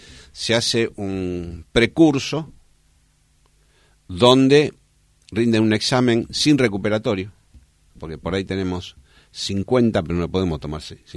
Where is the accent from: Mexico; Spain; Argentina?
Argentina; La Boca, Buenos Aires; yo soy nativo de La Boca. Mis padres y mis abuelos también. Yo vivía, para que conoce La Boca, en Suárez al 700